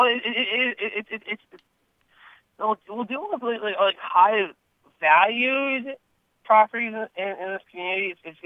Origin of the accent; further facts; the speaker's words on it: Bemidji, Minnesota, United States; also born or lived in Red Lake; I was born in the Mayo Clinic. I moved to Northern Minnesota with my mother at a very young age, and I spent my first few years living in actually Red Lake, and then I moved to Bemidji. I'm a white guy from a Native family, mostly Native family.